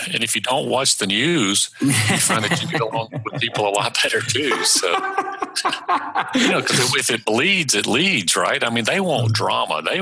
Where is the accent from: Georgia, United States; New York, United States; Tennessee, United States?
Georgia, United States; Douglasville; I was born outside of Atlanta, Georgia, in a little place. I grew up in Douglasville, Georgia. And so that's where my roots are.